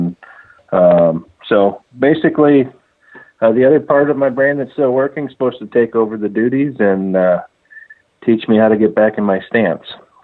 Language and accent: English; Oshkosh, Wisconsin, United States; ended up transferring back to the University of Wisconsin-Oshkosh, which was my hometown.